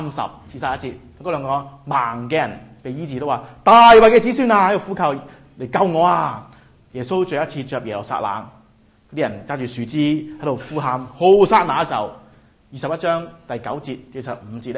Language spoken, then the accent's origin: Cantonese; Hong Kong; 或者我都是香港來